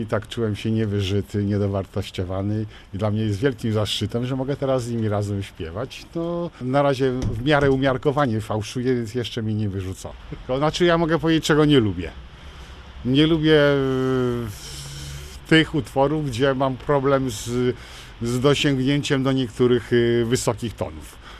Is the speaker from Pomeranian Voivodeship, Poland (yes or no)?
yes; Gdynia, Pomeranian Voivodeship, Poland; ja jestem osobiście akurat z Gdyni, z Karwin i jestem związany z morzem od wielu lat, bo jestem emerytowanym oficerem marynarki wojennej.